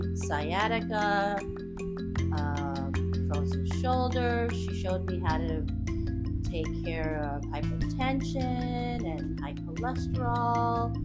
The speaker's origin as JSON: {"language": "English", "country": "Philippines", "said": "Well, I'm Filipina. I haven't been back since for about 50 years now."}